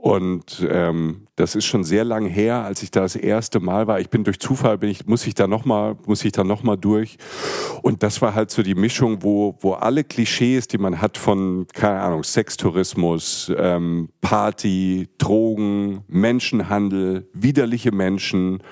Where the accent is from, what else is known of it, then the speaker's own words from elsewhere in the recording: Albania; Und ja, wir sind Albaner und hinher.